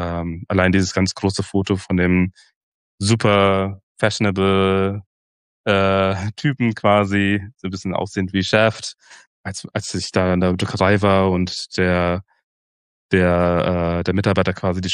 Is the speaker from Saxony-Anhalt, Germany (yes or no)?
no; Hanover, Lower Saxony, Germany; Ich bin ja aufgewachsen in Hannover und wenn man Hannover-Berlin vergleicht, ist es natürlich zwei verschiedene Welten